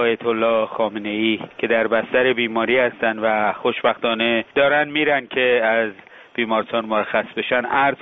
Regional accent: Iran; من به عنوان یه ایرانی

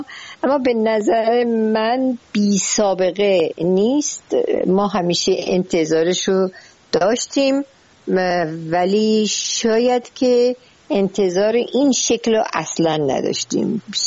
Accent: Ahvaz, Khuzestan, Iran; also born or lived in Tehran; و در جنوب ایران در شهرستان اهواز به دنیا اومدم، در اونجا دیپلم گرفتم و بعد به تهران رفتم، در تهران وارد دانشگاه شدم و بعد وکیل دادگستری شدم

